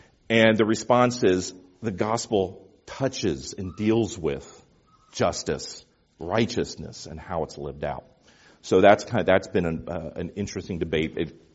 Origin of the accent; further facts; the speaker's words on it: Northern United States, United States; born there; I was born in the North, so why am I repenting of Jim Crow laws in Mississippi?